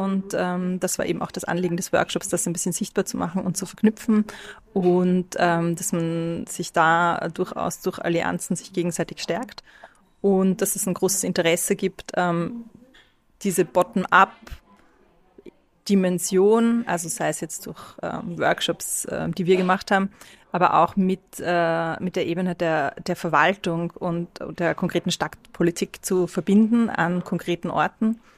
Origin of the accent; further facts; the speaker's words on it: Vienna, Austria; Also ich komme aus Wien, ich lebe in Wien